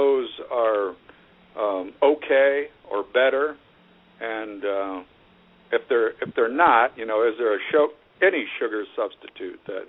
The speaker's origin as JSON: {"language": "English", "region": "Wisconsin", "country": "United States", "accent": "northern Wisconsin", "said": "Well, that's my northern Wisconsin accent, I think."}